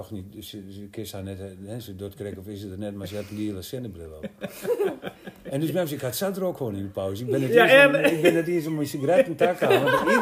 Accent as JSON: {"language": "Dutch", "town": "Enschede", "region": "Overijssel", "country": "Netherlands", "said": "maar ik kom ook uit Enschede"}